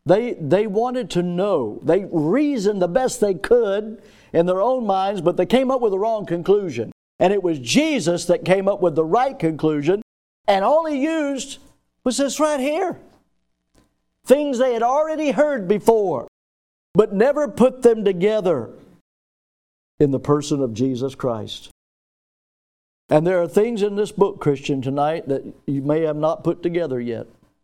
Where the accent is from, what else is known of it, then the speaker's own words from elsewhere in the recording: Milton, Florida, United States; born there; I thank God every day that I was born in Milton, Florida, of all places.